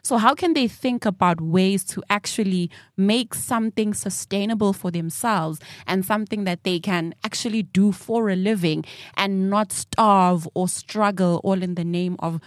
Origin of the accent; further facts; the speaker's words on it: Soweto, Gauteng, South Africa; Now, I grew up in Soweto.